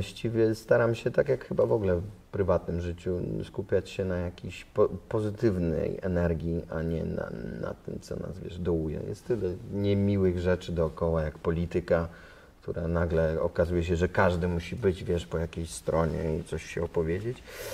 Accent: Łódź, Łódź Voivodeship, Poland; accent: Łódź street speech; Jestem z Łodzi i mówiłem tak bardzo knajacko, tak to określano, ulicznie.

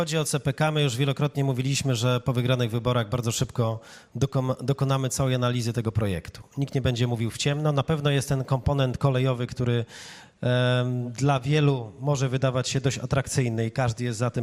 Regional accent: Łódź, Łódź Voivodeship, Poland; Ja jestem akurat z Łodzi, największa inwestycja kolejowa się u nas realizuje

